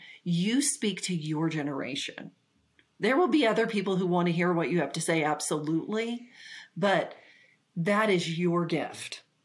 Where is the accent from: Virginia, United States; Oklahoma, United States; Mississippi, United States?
Oklahoma, United States; Ponca City; And the place I grew up was in Ponca City, Oklahoma, which is such a special place.